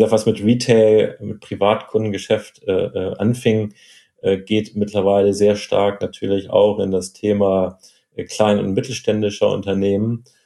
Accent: Hamburg, Germany; Astra, als Hamburger.

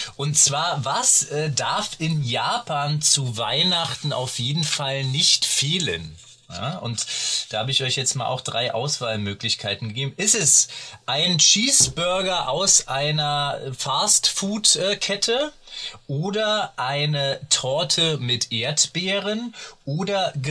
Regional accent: Berlin, Germany; ich als Berliner

